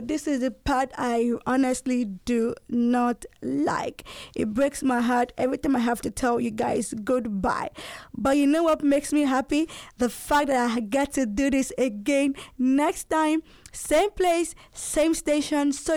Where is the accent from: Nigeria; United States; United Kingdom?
Nigeria; in my home country, Nigeria.